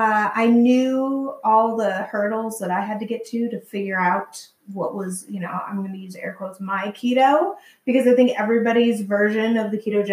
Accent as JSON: {"language": "English", "town": "Anchorage", "region": "Alaska", "country": "United States", "said": "I'm originally from Anchorage, Alaska, and my dad still fishes every year."}